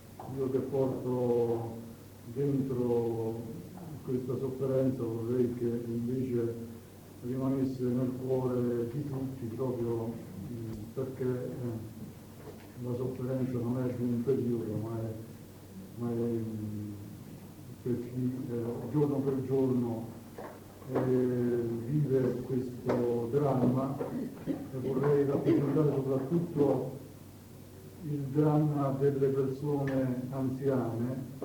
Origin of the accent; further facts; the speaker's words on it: Sulmona, Abruzzo, Italy; Da Sulmona, in Abruzzo, quindi porto anche la sofferenza di un popolo